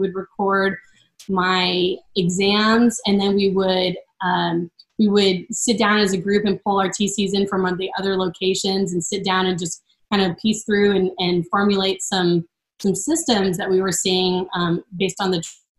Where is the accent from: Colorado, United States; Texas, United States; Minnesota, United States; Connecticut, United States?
Texas, United States; Well, this is my home. So I'm a Texan, born and raised, and I love it, and I'll live here forever.